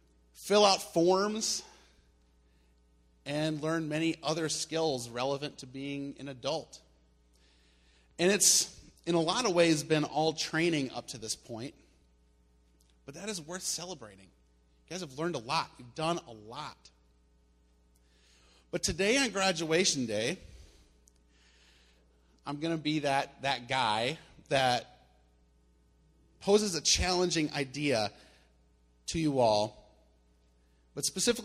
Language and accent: English; South Dakota, United States; I'm used to back home in where I grew up in South Dakota, we had graduations on Saturday.